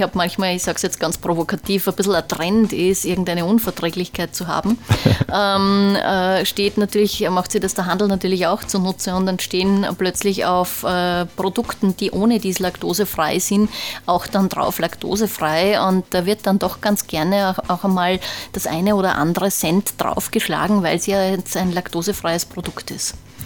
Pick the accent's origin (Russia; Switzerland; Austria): Austria; Hafermilch ist bei uns in Österreich oft angereichert mit Kalzium.